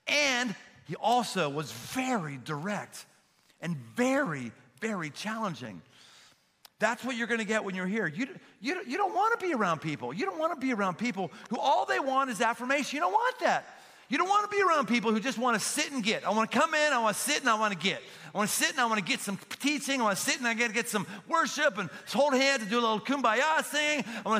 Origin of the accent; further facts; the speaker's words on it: Cincinnati, Ohio, United States; I live in Cincinnati, my hometown, love Cincinnati.